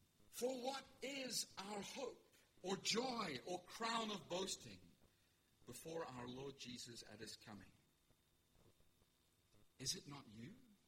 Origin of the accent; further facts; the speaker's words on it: Pietermaritzburg, KwaZulu-Natal, South Africa; was 12, we were living in Pietermaritzburg in South Africa, if you're wondering about my accent.